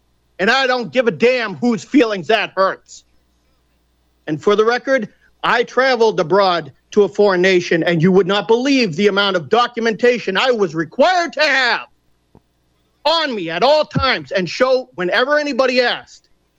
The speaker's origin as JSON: {"language": "English", "region": "Massachusetts", "country": "United States", "tie": "born or raised there", "said": "I'm born and raised on Cape Cod."}